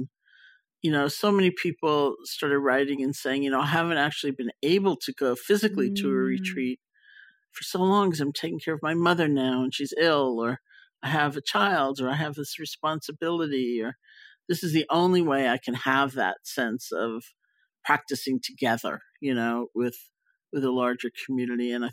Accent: New York, United States; because I'm such a New Yorker, you know, in so many ways

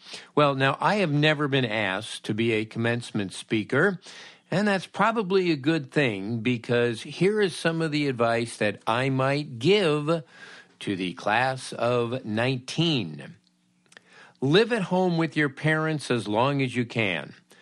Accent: Los Angeles, California, United States; some stories of my checkered youth growing up in Los Angeles and living the California myth.

